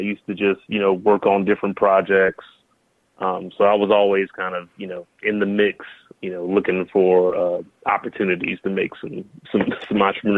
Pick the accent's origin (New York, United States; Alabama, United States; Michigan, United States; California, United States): Alabama, United States; I also spent a lot of time growing up in Alabama early on.